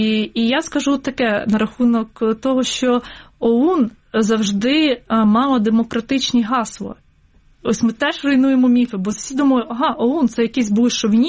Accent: Mykolaiv, Mykolaiv Oblast, Ukraine; moved away as an adult; я народилася в місті Миколаєві, проживала в ньому до 18-річчя і прекрасно розумію менталітет південного і східного регіону

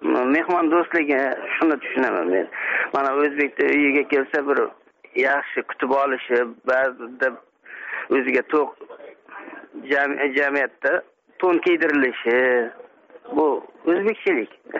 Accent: Samarqand, Samarqand Region, Uzbekistan; Men Samarqanddanman.

